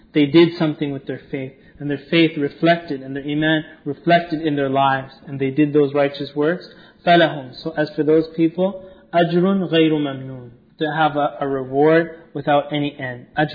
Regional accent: Winnipeg, Manitoba, Canada; I'm from Winnipeg, I won't deny it

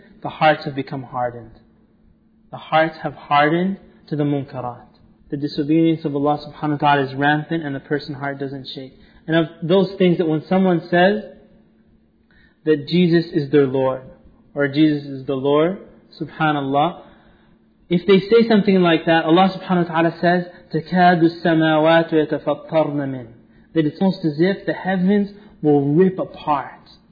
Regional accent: Winnipeg, Manitoba, Canada; I'm from Winnipeg, I won't deny it

